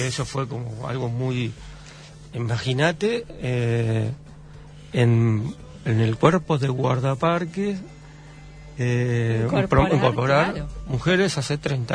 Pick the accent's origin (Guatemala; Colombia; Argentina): Argentina; Florida, Buenos Aires Province; De Florida, Vicente López, toda esa parte.